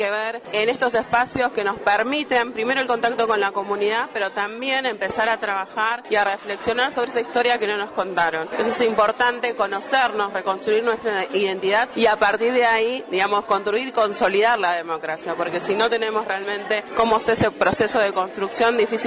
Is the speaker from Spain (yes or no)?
no; Argentina